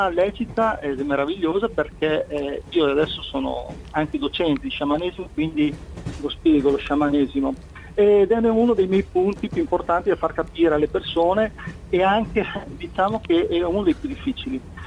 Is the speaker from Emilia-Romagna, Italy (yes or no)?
yes; Modena, Emilia-Romagna, Italy; per esempio da nostre parti, io sono qua di Modena